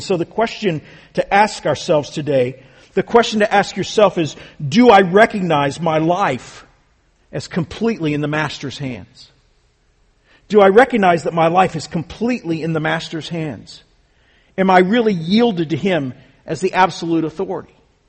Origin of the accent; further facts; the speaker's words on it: United States; now in Texas, United States; I recognize also because I'm an American, and I suppose now I can say I'm also a Texan, praise God.